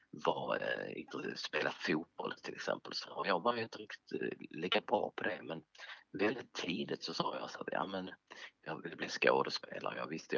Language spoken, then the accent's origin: Swedish; Lomma, Skåne, Sweden; now in Netherlands; Men Lomma är det från början. Och sen ja, det var där jag växte upp. En liten stad, eller en stad är väl för mycket sagt en by.